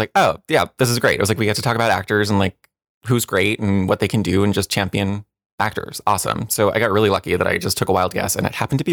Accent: New Jersey, United States; No, my parents did. I grew up in New Jersey.

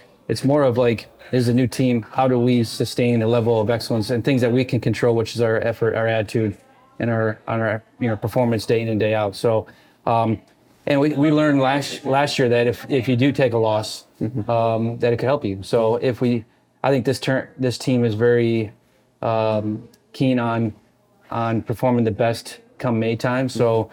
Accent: Indiana, United States; also born or lived in Pennsylvania; But Indiana is definitely my hometown, home state, basically. So love Indianapolis, love Carmel where my parents live.

